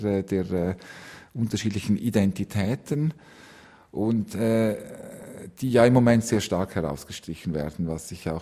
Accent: Switzerland; Ich stamme aus den Bergen. Ich habe eine sehr starke Beziehung zum Schweizer Territorium

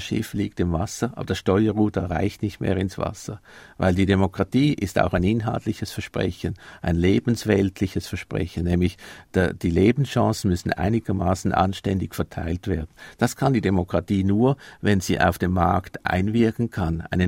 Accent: Switzerland; arbeite ich auch als Schweizer in Europa seit 20 Jahren

